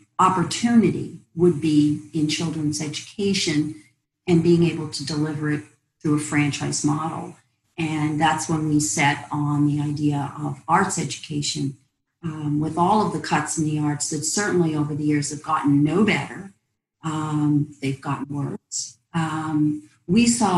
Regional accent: New York, United States; moved away as an adult; now in Washington, D.C., United States; I came from New York with a very young family. My children were preschool all the way up through elementary school, and I moved to the Washington, D.C. area.

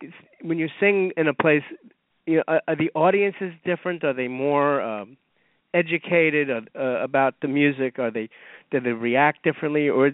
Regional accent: New York, United States; this is just my observation as a New Yorker

